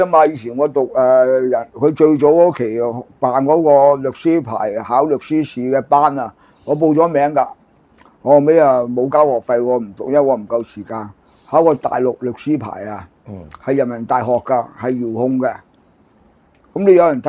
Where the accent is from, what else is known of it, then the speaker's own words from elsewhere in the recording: China; 點我哋中國人點解俾美鬼佬玩啫？